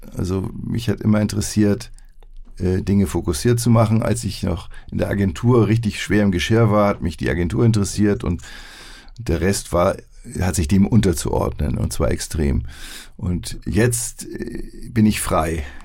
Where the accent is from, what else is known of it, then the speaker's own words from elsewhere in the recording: Hamburg, Germany; Ich bin ein Hamburger.